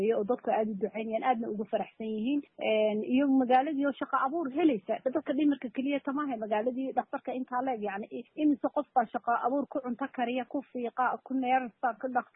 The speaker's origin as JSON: {"language": "Somali", "town": "Dhagaxbuur", "region": "Somali Region", "country": "Ethiopia", "said": "anu magaalada Dhagaxbuur baan ka soo jeedaa"}